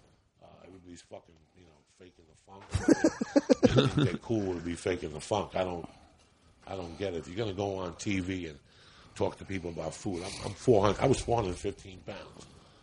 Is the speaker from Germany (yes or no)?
no; Cuba; English is a second language; now in United States; I'm from Cuba. I wanted to see what America had to offer from coast to coast food wise.